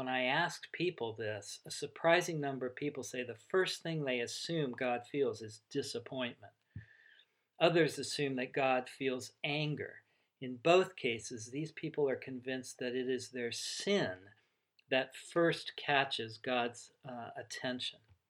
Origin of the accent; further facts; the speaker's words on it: Ohio, United States; now in California, United States; Or I'm from Ohio. I've lived in California for 24 years, but I'm from Ohio. And, you know, my identity is still as a Buckeye.